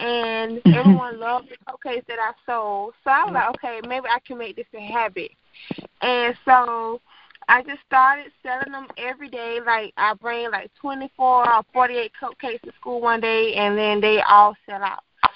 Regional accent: Quincy, Florida, United States; my hometown from Quincy, Florida, like, so many people there have helped me

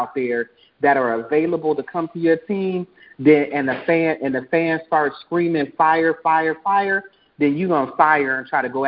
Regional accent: Ohio, United States; listen, I'm from Ohio. And a longtime Cleveland Browns fan, all the way from the early 80s.

